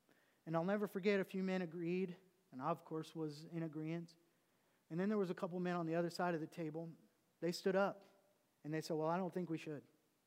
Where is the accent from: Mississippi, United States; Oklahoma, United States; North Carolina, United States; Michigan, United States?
Oklahoma, United States; I was raised in Oklahoma, so I'm from there.